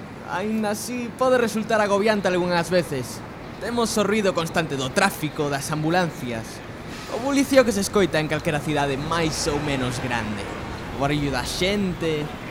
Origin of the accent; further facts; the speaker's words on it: Vigo, Galicia, Spain; born there; nacín en Vigo e tiven a sorte de poder viaxar ao redor do planeta